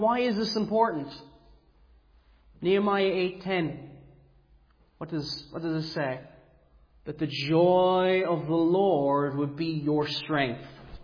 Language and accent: English; Cork, Munster, Ireland; I'm originally from Cork myself.